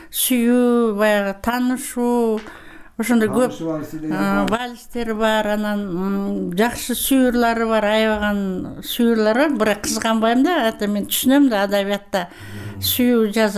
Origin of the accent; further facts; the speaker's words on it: Kazakhstan; Kyrgyz is a second language; Мен анча кыргызчаны түшүнбөйм да, казакмын да.